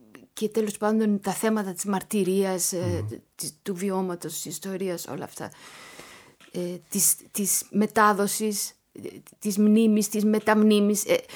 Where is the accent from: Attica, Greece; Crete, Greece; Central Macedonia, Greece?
Attica, Greece; Athens; και εγώ φυσικά μεγάλωσα στην Αθήνα με αυτή τη γιαγιά